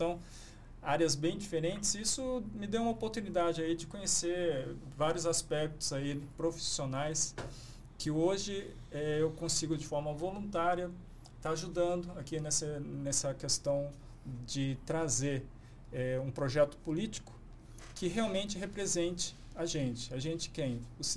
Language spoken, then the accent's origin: Portuguese; Rio de Janeiro, Brazil; Eu nasci no Rio de Janeiro, vivi lá a minha infância. Um japonês no Rio de Janeiro já é uma coisa meio diferente.